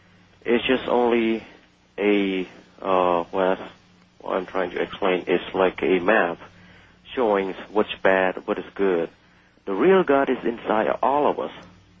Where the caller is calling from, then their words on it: San Jose, California, United States; I'm calling from San Jose.